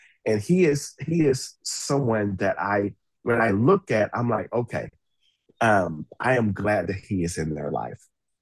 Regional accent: Texas, United States; now in Austin, United States; leaving my hometown, moving from Northeast Texas, where of course we served together, moving here to Austin

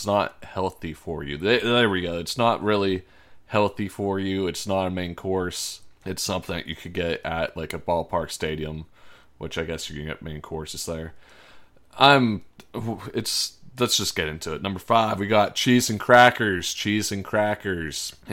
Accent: Pittsburgh, Pennsylvania, United States; But I'm from Pittsburgh, but you won't see the Steelers in this list.

